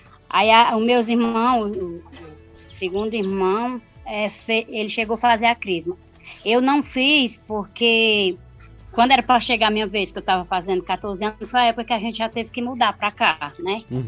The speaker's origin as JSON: {"language": "Portuguese", "town": "Monsenhor Tabosa", "region": "Ceará", "country": "Brazil", "tie": "born or raised there", "said": "eu nasci no município de Monsenhor Tabosa, num lugar chamado Sítio Amazonas. E ali eu vivi minha infância, né? Eu vivi até os 14 anos."}